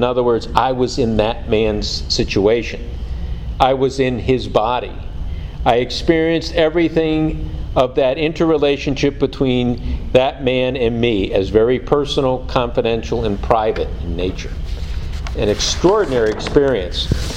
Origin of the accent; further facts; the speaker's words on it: Virginia, United States; I'm originally from Virginia.